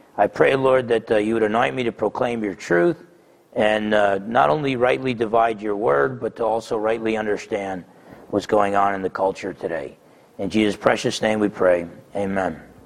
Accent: New Jersey, United States; It's not just because I'm half Italian and I'm from New Jersey that I tend to be pessimistic.

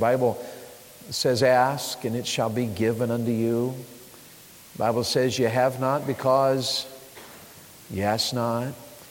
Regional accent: Tennessee, United States; He has some East Tennessee roots there, and I was raised in East Tennessee.

